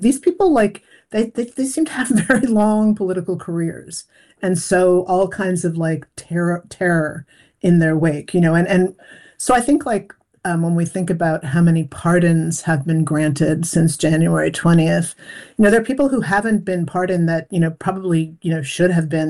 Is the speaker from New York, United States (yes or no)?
yes; New York, United States; Well, I'm a New Yorker, right?